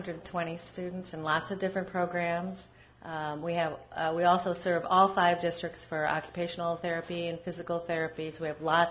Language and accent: English; St. Charles, United States; I have to say, I am a resident of St. Charles. I'm really happy as a clam to be in my hometown.